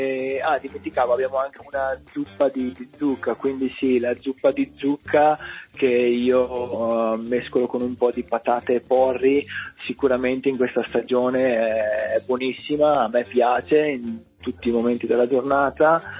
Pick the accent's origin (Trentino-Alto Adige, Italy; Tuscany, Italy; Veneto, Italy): Veneto, Italy; now in United States; io sai, essendo veneto, radicchio di Treviso, radicchio di Castelfranco, radicchio di Chioggia